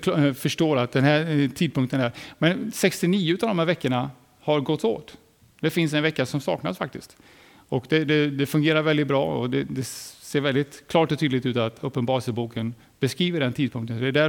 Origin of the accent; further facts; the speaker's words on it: United States; Bara lite information ifrån, eller statistik ifrån mitt hemland eller USA ska man säga.